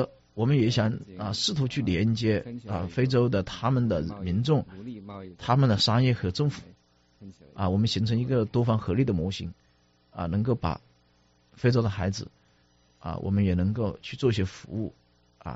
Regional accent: China; 我们中国人绝不是那种啊跑过来就挖矿产了

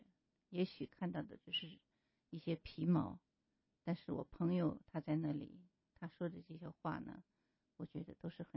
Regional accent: Xi'an, Shaanxi, China; 然后我的家是在西安，父母在西安

